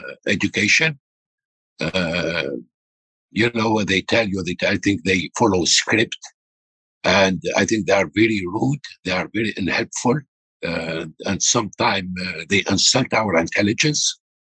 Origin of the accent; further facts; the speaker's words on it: Algeria; now in United States; I am from Algeria. I am an immigrant.